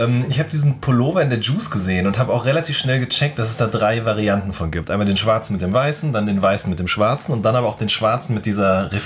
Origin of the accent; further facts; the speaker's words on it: North Rhine-Westphalia, Germany; ich komme ja aus dem Pott